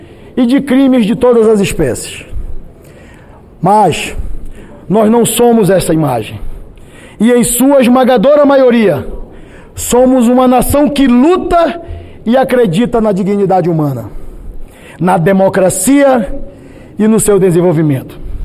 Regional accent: Brazil; temos também muito do que nos orgulhar como brasileiros.

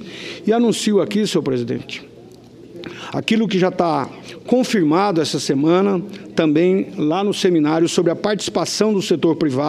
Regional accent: Rondonópolis, Mato Grosso, Brazil; Eu quero destacar aqui na minha cidade natal, Rondonópolis

